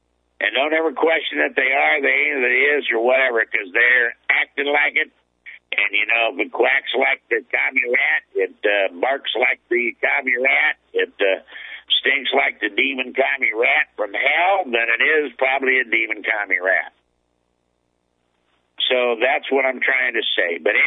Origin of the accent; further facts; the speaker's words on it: Illinois, United States; I mean, I grew up in Illinois where the Secretary of State, Paul Powell, used to live in the St. Nick Hotel in Springfield, Illinois.